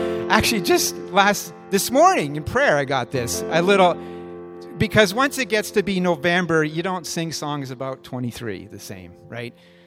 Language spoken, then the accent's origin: English; Montreal, Quebec, Canada; also born or lived in Ottawa Valley / Toronto; now in Kitchener, Canada; I'm originally from Montreal, Ottawa Valley, then Toronto, and then Lord has led us west. But living in Kitchener